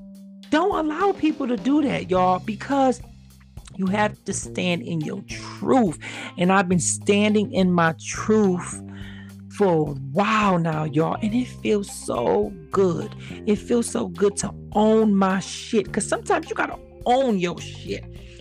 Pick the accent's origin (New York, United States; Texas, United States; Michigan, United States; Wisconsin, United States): Michigan, United States; Detroit; So I'm from Detroit. I'm representing.